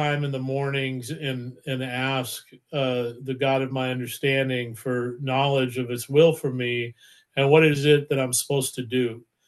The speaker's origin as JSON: {"language": "English", "region": "California", "country": "United States", "said": "It's okay, Mason. I do have a truck. I'm from California. But I have a truck."}